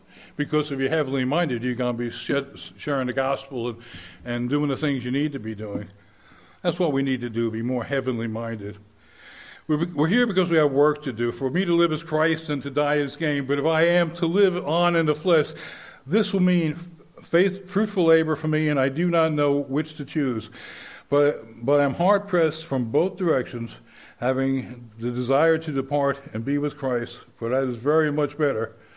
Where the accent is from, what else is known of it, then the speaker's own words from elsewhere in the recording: New York, United States; Because I was from New York, in a junkie place, okay? But I went home, because that's where I was from. That was my home.